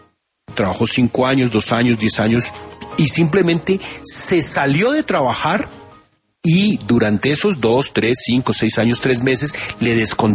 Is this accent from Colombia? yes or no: yes; Colombia